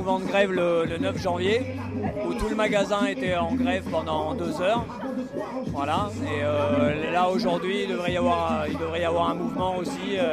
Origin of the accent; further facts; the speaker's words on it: Avignon, Provence-Alpes-Côte d'Azur, France; D'Avignon.